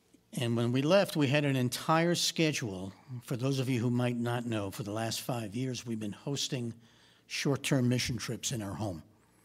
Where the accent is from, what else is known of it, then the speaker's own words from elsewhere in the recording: New York, United States; when we were growing up in our little group of kids growing up in New York